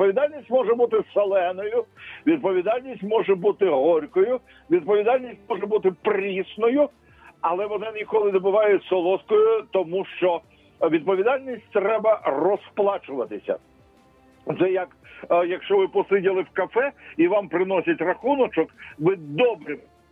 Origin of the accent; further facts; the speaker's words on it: Odesa, Odesa Oblast, Ukraine; я одесит, мій тато моряк